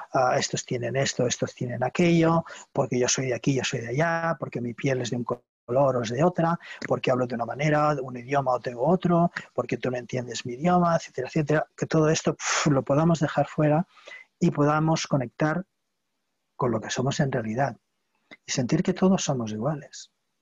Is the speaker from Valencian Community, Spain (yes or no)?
no; Barcelona, Catalonia, Spain; está en catalán, soy de Barcelona, de Cataluña